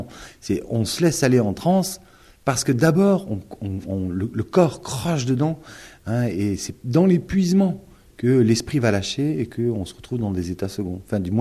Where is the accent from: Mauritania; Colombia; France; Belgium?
France; Southern France; moi, je suis méridional, hein, mais ça fait 20 ans que je vis ici.